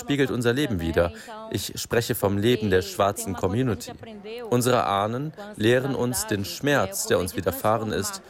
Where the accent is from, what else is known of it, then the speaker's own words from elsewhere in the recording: Brazil; Ich bin Brasilianer, also habe ich es im Blut.